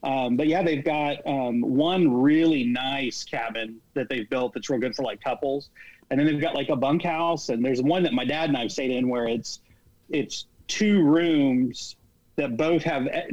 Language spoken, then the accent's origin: English; the South, United States; I'm originally from the South, and I know never to sit at the table with your hat on